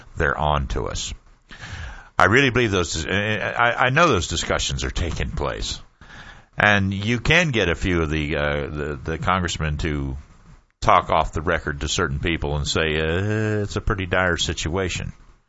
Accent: United States; And as an American, I'm ashamed that we have that many stupid people in this country

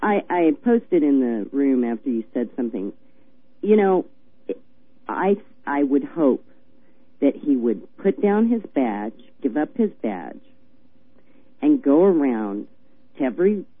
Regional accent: Missouri, United States; I mean, I'm from Missouri.

